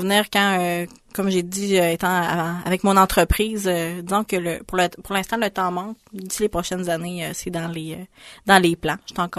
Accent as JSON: {"language": "French", "region": "Quebec", "country": "Canada", "said": "moi je viens de la Gaspésie"}